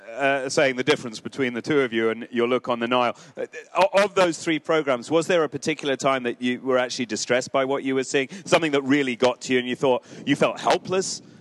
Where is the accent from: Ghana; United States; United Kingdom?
United Kingdom; Fulham, London; Like, I come from Fulham.